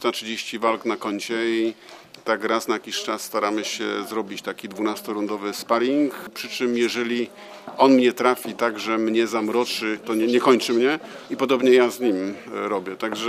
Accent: Poznań, Greater Poland Voivodeship, Poland; Ja się wychowałem na Dębcu

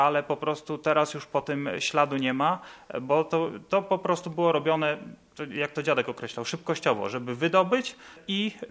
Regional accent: Kowary, Lower Silesian Voivodeship, Poland; urodziłem się w Kowarach. Moja mama pochodzi z Beskidów, to są górale, jak ustaliłem, górale biali, czyli moja mama jest góralką białą dokładnie.

